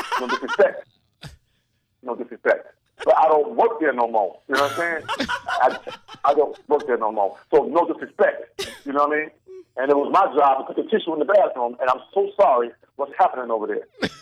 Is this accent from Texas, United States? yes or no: no; Mount Vernon, New York, United States; First of all, you can't even ask me Harlem or Brooklyn because I'm from Money Earning Mount Vernon, baby.